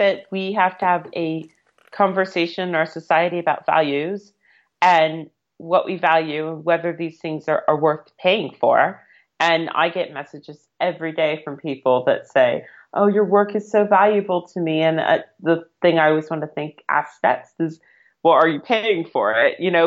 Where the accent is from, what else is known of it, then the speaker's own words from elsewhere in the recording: United States; moved away as an adult; now in United Kingdom; My husband is English. I'm American. I moved here on a visa.